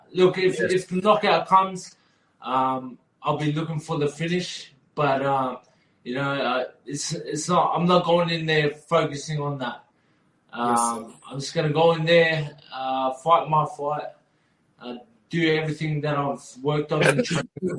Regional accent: Australia; I was born and raised in Australia

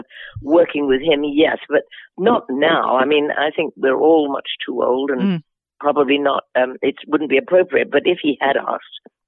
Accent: England, United Kingdom; she's American and I'm English, but it didn't matter.

